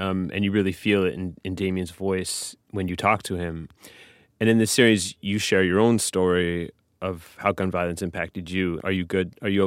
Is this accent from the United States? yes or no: no; Canada; I grew up in Canada, so the culture that I grew up around guns is just very, very different from here.